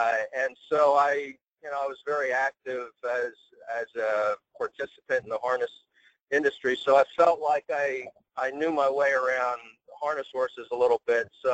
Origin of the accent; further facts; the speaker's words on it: Pennsylvania, United States; moved away as an adult; also born or lived in Miami; thoroughbreds from growing up in Pennsylvania outside of the Philadelphia area where harness racing was prevalent back in those days. I went down, as I said, to Florida International University in Miami.